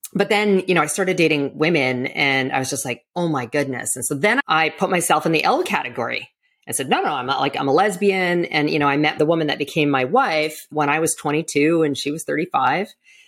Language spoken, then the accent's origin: English; Canada; also born or lived in Toronto / New York; now in Florida, United States; I make sure I tell people that I'm a Canadian citizen, in part because I'm just saddened by what is happening here in the U.S. And I've been in and out of Toronto and New York most of my career, moved back to the U.S. in 2019 to New York